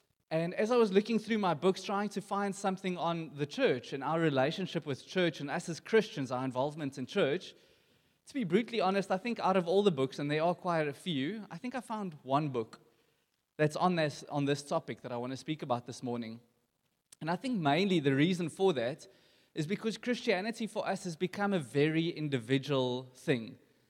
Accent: Johannesburg, Gauteng, South Africa; I'm from Joburg side.

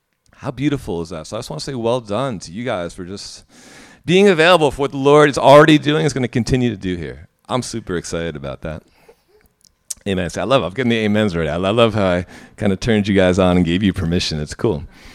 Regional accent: New Jersey, United States; accent: New Jersey; now in South Africa; So if you don't recognize my accent, it's New Jerseyan. So I'm actually American.

